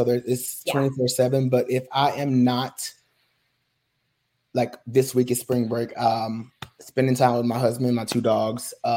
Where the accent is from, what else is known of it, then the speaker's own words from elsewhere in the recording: Mississippi, United States; So it's kind of a crazy story, because I was born in Mississippi, small town, population maybe 14,000.